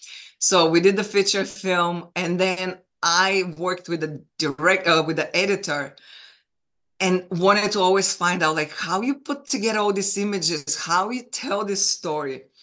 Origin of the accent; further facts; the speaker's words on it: Bulgaria; But I was born and raised in Bulgaria, communist Bulgaria. And I grew up during the communist time.